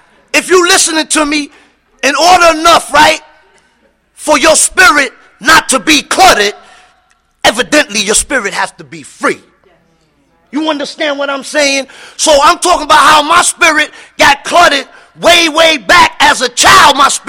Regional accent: New York City, New York, United States; I come from the South Bronx, right? That's where I come from. I come from the South Bronx. I come from what you call projects, right?

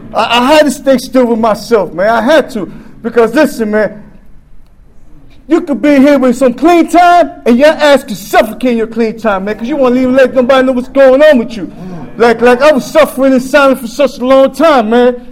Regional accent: New York, United States; now in Baltimore, United States; It really ain't, because I come from New York. It's so different.

